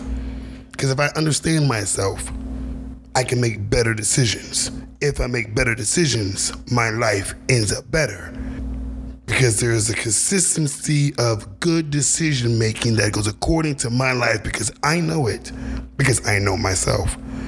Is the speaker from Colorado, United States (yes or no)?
no; San Antonio, Texas, United States; I am from San Antonio, Texas